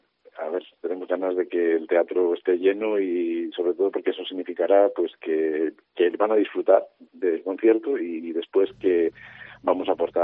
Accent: Bembibre, Castile and León, Spain; yo soy de Bembibre y algunas de las personas, de los miembros fundadores, eran de Bembibre

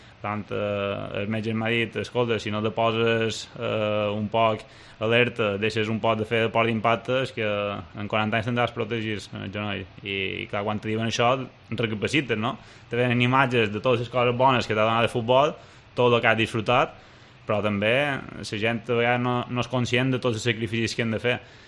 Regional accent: Maria de la Salut, Balearic Islands, Spain; m'agrada que xerren del meu poble, perquè en els inicis me canviava a Maria de Salut en Santa Maria

